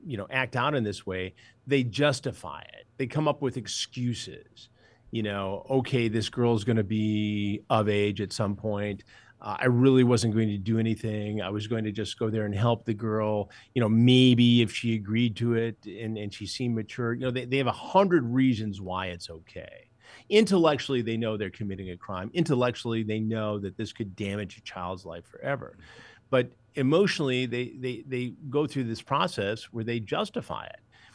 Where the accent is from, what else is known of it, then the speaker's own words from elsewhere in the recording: Detroit, Michigan, United States; I grew up in Detroit and went to school at Michigan State.